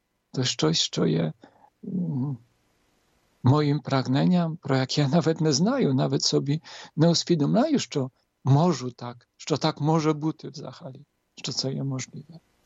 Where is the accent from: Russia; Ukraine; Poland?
Poland; Ukrainian is a second language; Я зараз, як я собі усвідомляю, як Поляк, то чи я такий сам не?